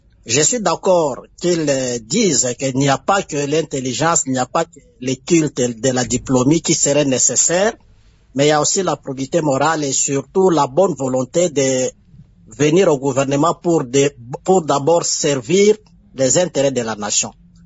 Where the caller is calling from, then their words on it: DR Congo; chez nous, en République démocratique du Congo